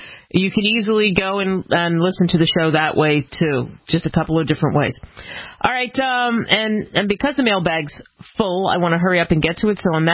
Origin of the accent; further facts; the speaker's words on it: Maryland, United States; I grew up outside of Baltimore.